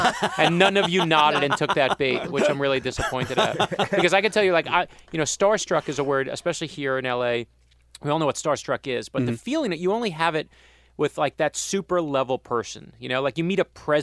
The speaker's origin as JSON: {"language": "English", "region": "New York", "country": "United States", "lives_now": "Florida, United States", "said": "I'm from New York and now live in Florida, which is where every old Jew goes eventually from New York to Florida."}